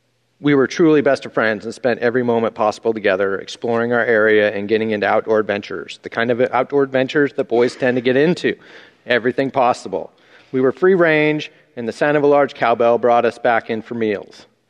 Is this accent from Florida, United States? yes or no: no; Grants Pass, Oregon, United States; I was born and raised in Grants Pass, Oregon.